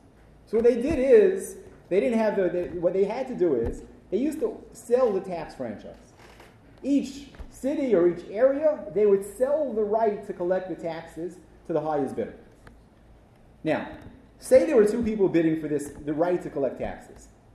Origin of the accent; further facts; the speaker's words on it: New Jersey, United States; I'm from New Jersey.